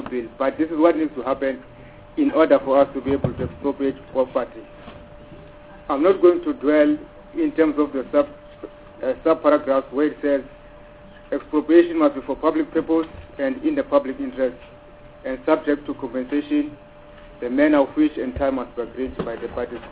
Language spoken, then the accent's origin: English; Eastern Cape, South Africa; I come from the Eastern Cape